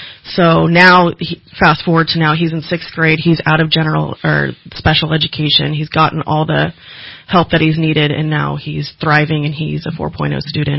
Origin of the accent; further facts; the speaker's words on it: Carmel Valley, California, United States; moved away; I moved up here from Monterey County, Carmel, Pebble Beach, Monterey, that area. I grew up in Carmel Valley for about 20 years, where my family grew up. I lived in a little small town called Kishawa.